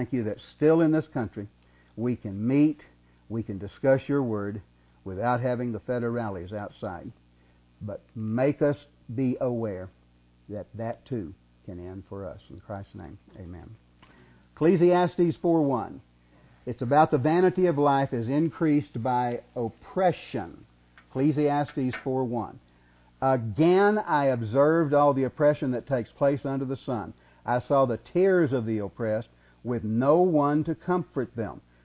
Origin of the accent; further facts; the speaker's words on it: Arkansas, United States; also born or lived in Georgia; Now, I was raised in Arkansas. I spent my teaching career in Georgia.